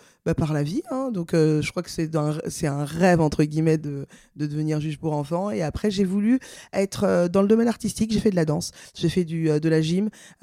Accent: Paris, Île-de-France, France; also born or lived in Pantin; Paris, 11e, Pantin. Voilà, j'ai toujours été en région parisienne.

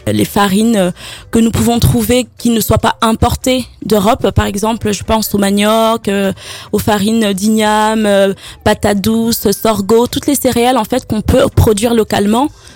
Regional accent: Cameroon; moved away; je viens du Cameroun, où je suis née, ouais. Où j'ai grandi.

